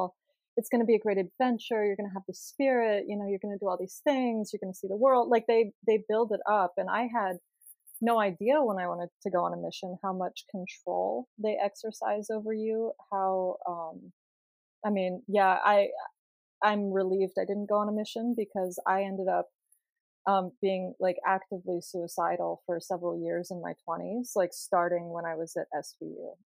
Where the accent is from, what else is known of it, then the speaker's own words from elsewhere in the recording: Chantilly, Virginia, United States; So I grew up in Northern Virginia, in Chantilly, Virginia. It's like 45 minutes outside of DC.